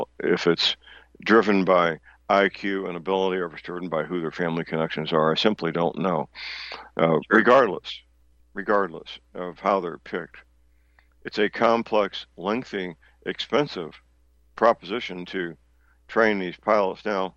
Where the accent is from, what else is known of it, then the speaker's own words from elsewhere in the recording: St. Louis, Missouri, United States; My hometown is St. Louis, which means you can't live in St. Louis and not be acquainted with people that work for Anheuser-Busch and Boeing